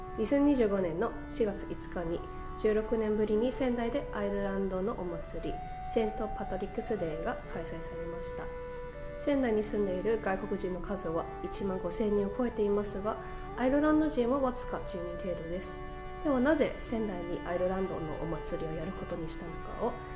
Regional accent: Canada; Japanese is a second language; 私の、まあ、印象、まあ、カナダ人としての印象では

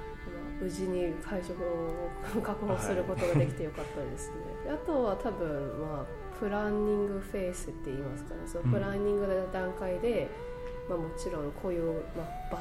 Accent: Canada; Japanese is a second language; 私の、まあ、印象、まあ、カナダ人としての印象では

